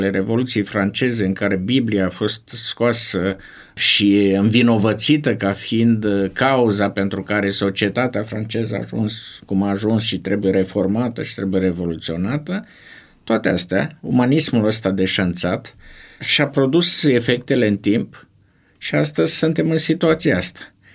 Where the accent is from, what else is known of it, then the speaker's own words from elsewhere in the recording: Suceava, Suceava County, Romania; în Suceava, mea natală.